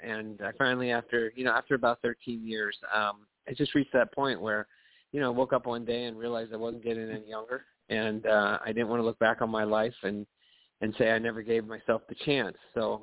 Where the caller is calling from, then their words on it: Seattle, Washington, United States; I'm calling from Seattle, Washington.